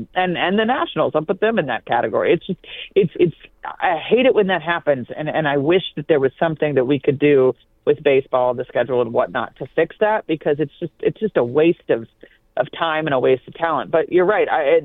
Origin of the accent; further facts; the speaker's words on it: Indiana, United States; I'm a Midwest girl. I was raised in Indiana.